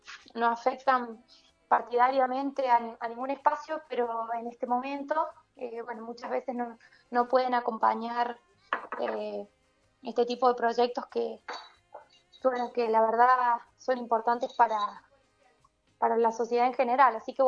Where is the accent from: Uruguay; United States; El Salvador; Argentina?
Argentina; Buena Esperanza; soy de Buena Esperanza, del departamento de Jujuy.